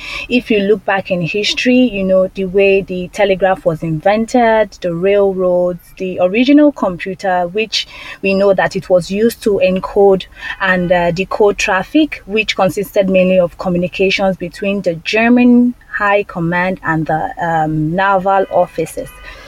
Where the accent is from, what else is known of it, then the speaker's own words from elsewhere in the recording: Lagos, Nigeria; I'm from Lagos, Nigeria. Nigeria is in the western part of Africa